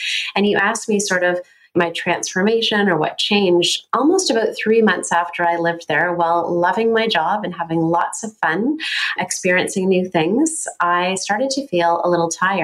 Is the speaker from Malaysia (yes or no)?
no; Canada; But imagine I'm a Canadian woman with a certain constitution, and all of a sudden I'm in the desert, right?